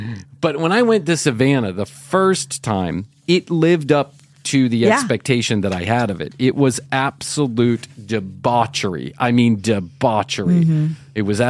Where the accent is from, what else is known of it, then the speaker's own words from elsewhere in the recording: Ireland; I should know this as an Irish person, but I have no idea.